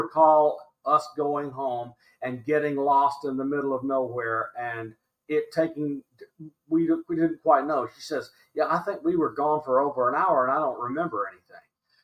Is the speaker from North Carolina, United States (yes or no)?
no; Tennessee, United States; born there; So I was born in Middle Tennessee, in the southern part of the United States, in 1954.